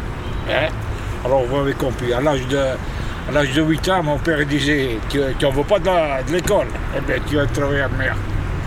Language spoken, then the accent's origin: French; Algeria; moved away; also born or lived in Italy; je suis natif d'Italie. De très jeune, j'ai vécu en Algérie. Et je suis un rapatrié, quoi. Et aussi, comme on dit, les Français, les pieds noirs, je suis un.